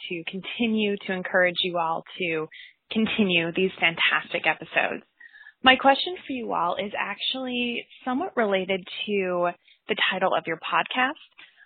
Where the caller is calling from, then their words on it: Arlington, Virginia, United States; I'm calling from Arlington, Virginia.